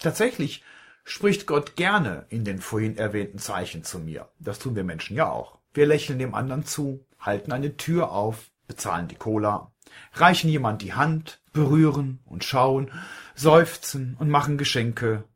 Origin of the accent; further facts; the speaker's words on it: Kleve, North Rhine-Westphalia, Germany; die Erlebnisse eines Pfarrers aus meiner Heimat in Kleve, Fritz Leinung.